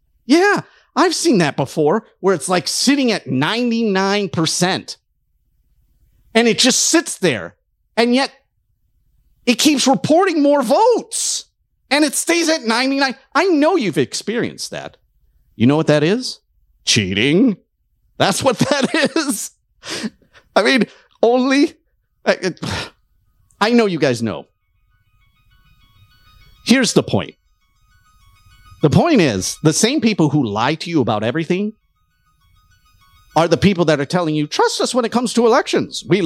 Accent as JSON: {"language": "English", "town": "Detroit", "region": "Michigan", "country": "United States", "tie": "born or raised there", "said": "I remember when I was young watching Michigan, because I grew up in Detroit"}